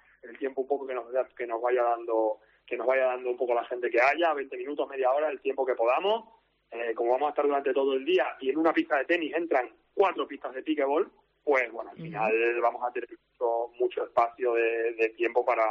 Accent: Muelas de Granadilla, Extremadura, Spain; now in Cáceres, Spain; se puede practicar el pickleball en Muelas de Granadilla, que bueno, es mi pueblo en este caso

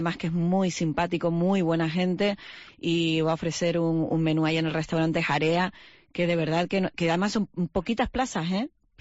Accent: Los Cristianos, Canary Islands, Spain; mi pueblito de los cristianos, que está precioso.

